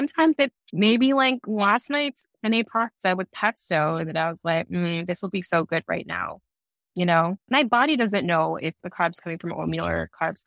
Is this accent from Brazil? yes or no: no; Ghana; And I'm from Ghana. So we call it pear in Ghana